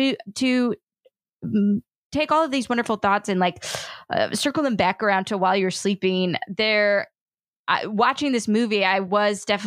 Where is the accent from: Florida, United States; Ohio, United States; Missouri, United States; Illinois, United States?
Illinois, United States; Chicago; I'm from Chicago.